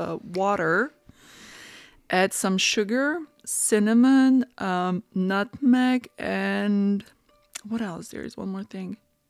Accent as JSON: {"language": "English", "country": "Croatia", "tie": "born or raised there", "said": "growing up in Croatia or in Europe in general, during Christmas time, there are Christmas markets."}